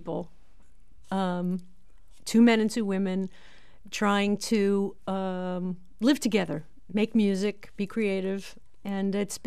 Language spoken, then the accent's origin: English; Brooklyn, New York, United States; And I was intrigued by this tune because it's about my hometown of Brooklyn, New York.